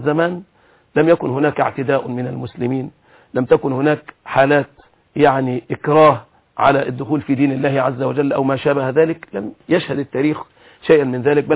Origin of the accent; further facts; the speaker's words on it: Egypt; ما زلنا نعيش أجواء في بلدنا مصر